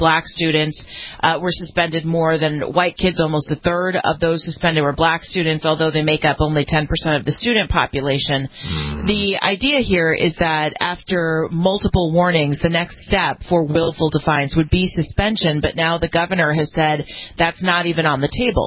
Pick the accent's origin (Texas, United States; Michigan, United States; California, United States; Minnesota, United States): California, United States; California is my home state.